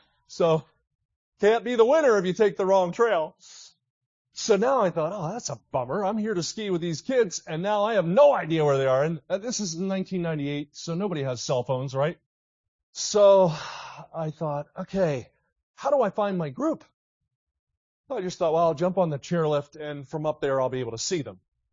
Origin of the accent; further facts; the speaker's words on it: New Jersey, United States; So I learned in the Poconos growing up down near Philly. And I grew up in South Jersey, but we would ski in the Pocono Mountains.